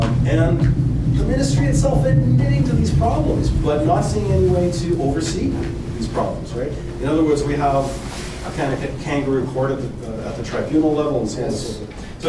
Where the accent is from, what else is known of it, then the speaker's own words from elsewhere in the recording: Sault Ste. Marie, Ontario, Canada; I'm from the Sioux myself, and I was like, really?